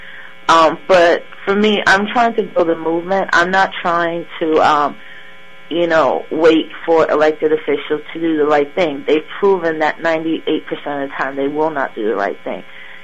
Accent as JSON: {"language": "English", "town": "Bronx", "region": "New York", "country": "United States", "tie": "born or raised there", "also_born_or_lived": "Westchester County, New York", "said": "I'm 36, and I grew up in the South Bronx, and then grew up in Westchester County, near, right next to Rockland County, and went to school in upstate New York at Albany"}